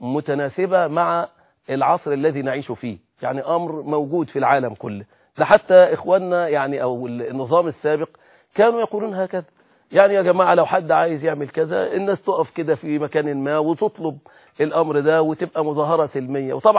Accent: Egypt; وأنا لا أكتمكم أني أشعر كمصري مسلم مصري في هذه البلاد أستشعر أيضا خطرا

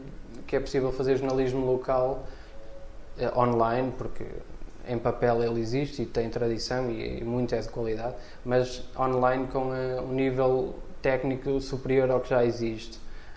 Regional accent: Santa Maria da Feira, Aveiro, Portugal; now in Porto, Portugal; eu não sou do Porto, sou do concelho da Feira, mas já quase a Gaia, mas ainda Feira.

